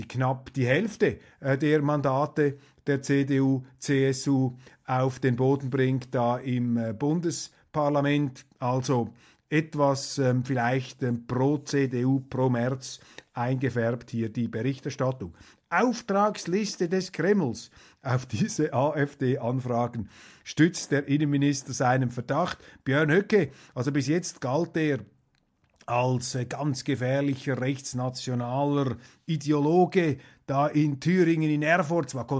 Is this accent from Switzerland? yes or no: yes; Switzerland; verwundert mich jetzt einfach als Schweizer.